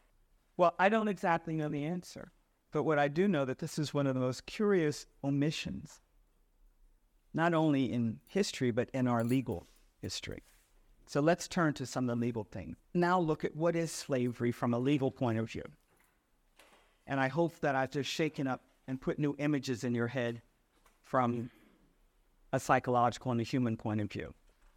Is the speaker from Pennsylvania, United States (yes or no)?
yes; Philadelphia, Pennsylvania, United States; I'm from Philadelphia, and Ben Franklin is our patron saint